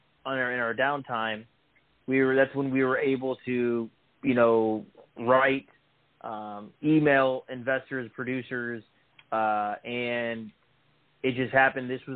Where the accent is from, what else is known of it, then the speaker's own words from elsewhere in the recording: Tampa, Florida, United States; Born and raised in Tampa.